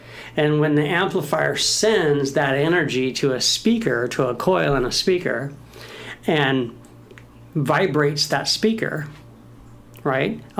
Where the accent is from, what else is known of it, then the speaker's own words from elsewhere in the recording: California, United States; I'm growing up in California.